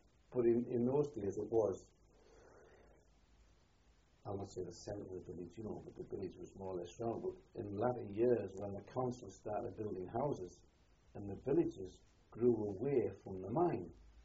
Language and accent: English; Chicago, Illinois, United States; born there; I was born in Chicago, Bear Park, probably 2.5 miles by day. The 14th of June, 1931.